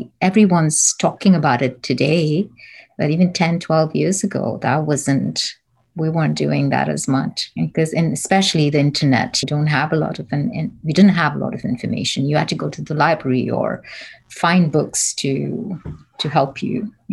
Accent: Bangalore, Karnataka, India; moved away as an adult; now in United States; I'm from India.

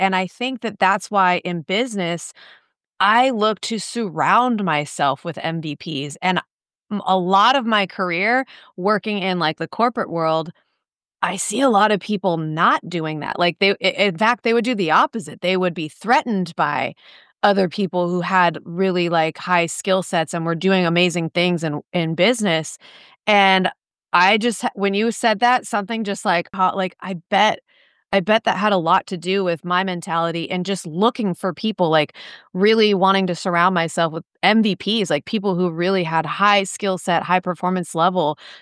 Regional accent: California, United States; Growing up in Southern California, we're huge USC fans

